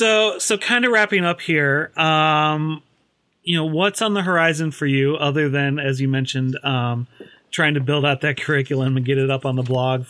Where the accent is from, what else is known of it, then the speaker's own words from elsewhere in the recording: Midwest, United States; I grew up in the Midwest. I was raised Lutheran.